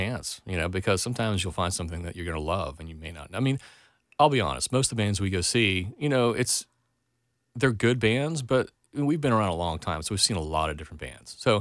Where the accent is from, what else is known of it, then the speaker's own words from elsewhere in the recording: the South, United States; growing up in the South in the 80s and stuff, playing in bars and stuff.